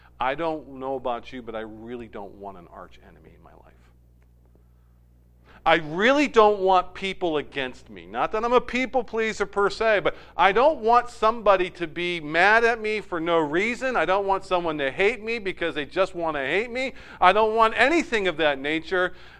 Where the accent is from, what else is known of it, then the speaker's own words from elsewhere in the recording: United States; Growing up in America, there's a one thing that is true as apple pie and ice cream, and that is movies.